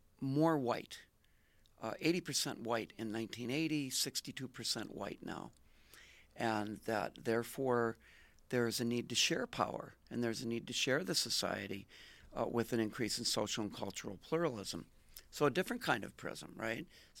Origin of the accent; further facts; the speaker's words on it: Marshfield, Wisconsin, United States; I did grow up in small town, as I know you did, in the Midwest. I grew up in Marshfield, Wisconsin, where farm culture was still in the 1970s